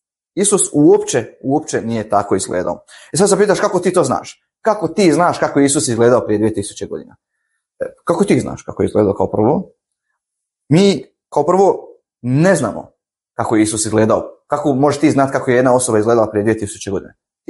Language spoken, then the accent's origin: Croatian; Osijek-Baranja County, Croatia; Jer ja sam iz Slavonije, ja sam iz Osječko-baranjske županije, kod Osijeka